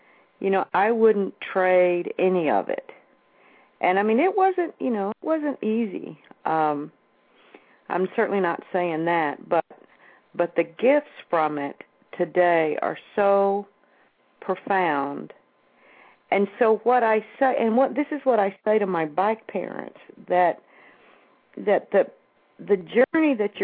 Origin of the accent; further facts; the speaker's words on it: Mississippi, United States; I was raised in Mississippi in this little bitty town